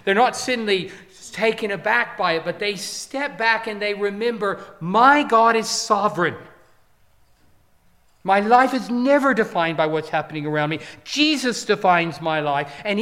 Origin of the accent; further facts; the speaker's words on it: Texas, United States; moved away as an adult; now in United Kingdom; I grew up in Texas. You have already noted it's not a normal Welsh accent. I've been here about 4 years, but I haven't changed. I've actually been in the UK about 35 years